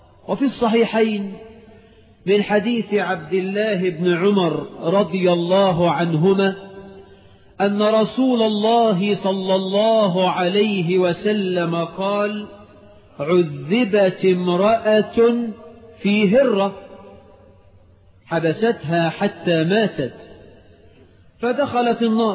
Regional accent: Egypt

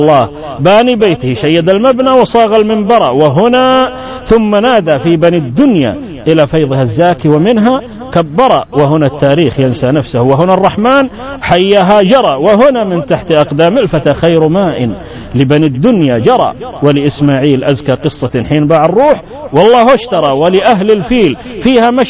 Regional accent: Mecca, Makkah Province, Saudi Arabia; now in Jeddah, Saudi Arabia; ما دمت انا يعني من مكة عموما وان كنا في جدة الآن نعم. تعرف نحن مكة وجدة شيء واحد

